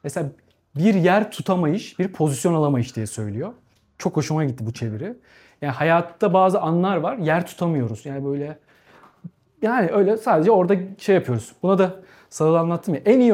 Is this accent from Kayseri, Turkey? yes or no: no; Gaziantep, Turkey; Ben Antepliyim. Antep'te şey vardır.